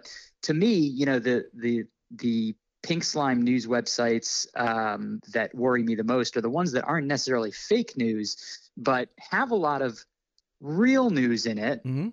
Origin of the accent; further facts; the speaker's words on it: St. Petersburg, Florida, United States; Completely out of thin air, completely fake news stories about my hometown of St. Petersburg and our baseball team, the Rays.